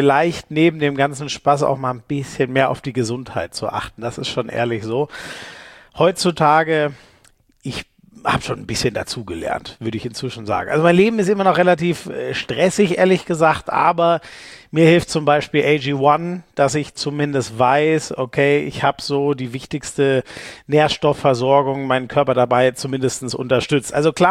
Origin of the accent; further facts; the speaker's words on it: Munich, Bavaria, Germany; ich komme aus München, ja.